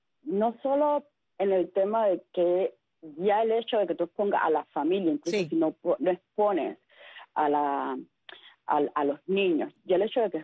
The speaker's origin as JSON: {"language": "Spanish", "country": "Cuba", "said": "siempre voy a ser ciudadana cubana, pero para lo que a ti te convenga."}